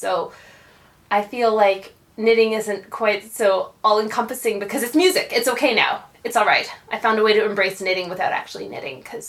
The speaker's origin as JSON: {"language": "English", "country": "Canada", "said": "I'm from Canada, so we had Girl Guides"}